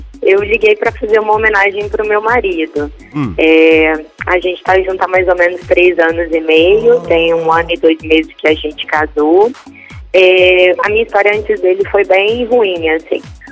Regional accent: Vitória, Espírito Santo, Brazil; Sou de Vitória, Espírito Santo.

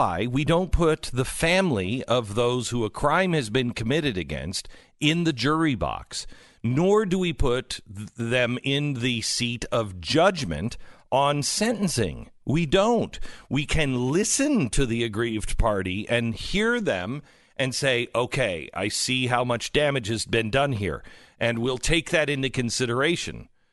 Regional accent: Seattle, Washington, United States; Coming up next, my hometown Seattle, dying.

